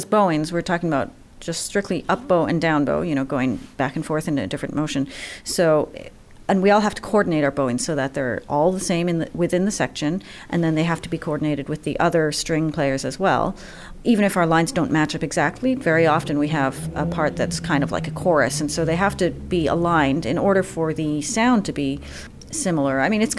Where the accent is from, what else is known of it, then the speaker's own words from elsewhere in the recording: Philadelphia, Pennsylvania, United States; also born or lived in Boston; I feel like I grew up in Philadelphia, having lived here in 1985 till I was 16. And then I came back in 2005, and I had been 2 years in the Boston Symphony as assistant concertmaster there.